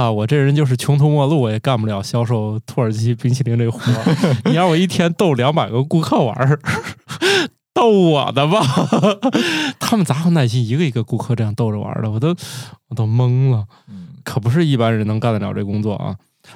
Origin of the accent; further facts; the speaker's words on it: Henan, China; 我是个河南人，但是我们家是东北人